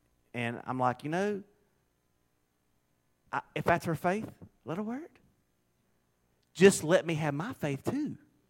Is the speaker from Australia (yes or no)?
no; United States; Because I am an American, and I believe in liberty.